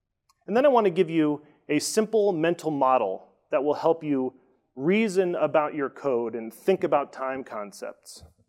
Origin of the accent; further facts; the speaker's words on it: East Coast, United States; since I'm from the East Coast, where it's already about lunchtime.